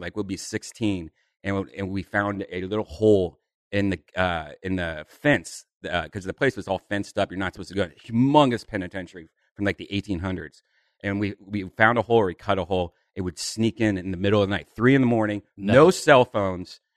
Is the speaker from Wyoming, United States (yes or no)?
no; Columbus, Ohio, United States; But, it was cool growing up in Columbus because we were a test market city.